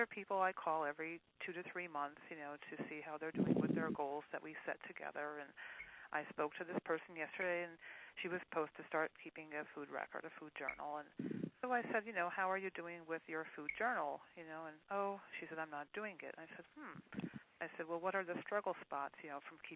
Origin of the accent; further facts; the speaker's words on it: Wilkes-Barre, Pennsylvania, United States; I'm from Wilkes-Barre, Pennsylvania.